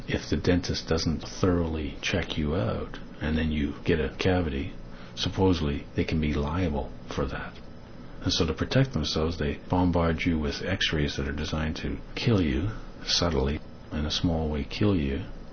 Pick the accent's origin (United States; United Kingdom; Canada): United Kingdom; England; I'm English, right? It's a requirement.